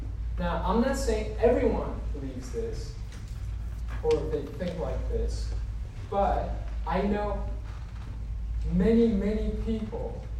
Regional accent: New York City, New York, United States; I grew up in New York City, so like I'm kind of cynical and skeptical

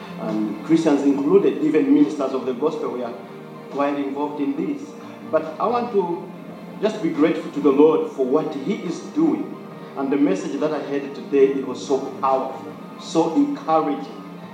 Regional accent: Burundi; I'm from Burundi.

